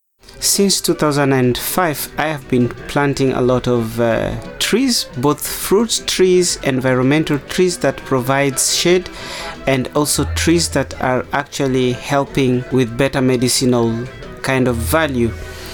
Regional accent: Kenya; since I'm from Kenya in Africa

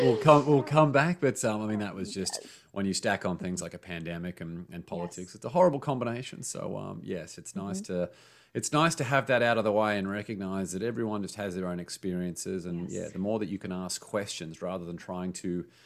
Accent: Brisbane, Queensland, Australia; moved away as an adult; now in Los Angeles, United States; So I grew up in Brisbane, Australia. I live in Los Angeles, California now. So I've been in America for about the last 9 years. I was in Australia for the first 28 years of my life.

